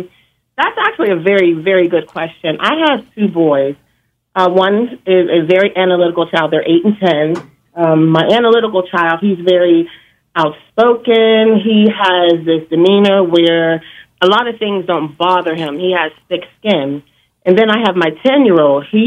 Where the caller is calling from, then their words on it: Pittsburgh, Pennsylvania, United States; I'm calling from Pittsburgh.